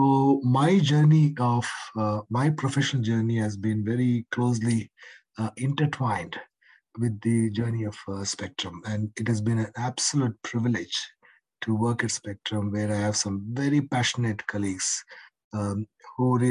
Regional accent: Bengaluru, Karnataka, India; I came from Bengaluru.

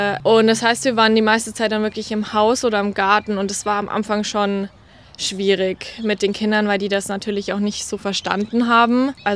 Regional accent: Munich, Bavaria, Germany; now in Australia; ich bin 20 Jahre alt und ich komme aus München in Deutschland. Genau, und ich bin hier ein Au-pair seit Dezember.

